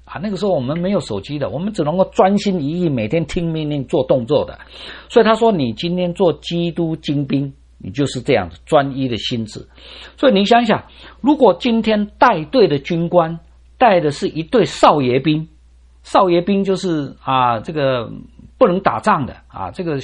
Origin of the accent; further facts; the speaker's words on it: Taiwan; 我们从台湾来的弟兄都有当过兵的经验哈、